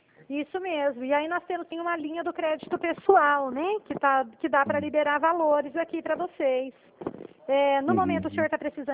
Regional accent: Dracena, São Paulo, Brazil; nós somos daqui da cidade de Dracena. É uma cidade, não digo tão pequena, tem uns 45, 48 mil habitantes, sabe? Mas é uma cidade legal

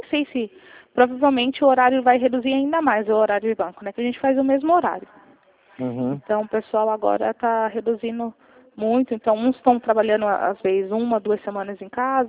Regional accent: Campinas, São Paulo, Brazil; Não, eu sou de Campinas.

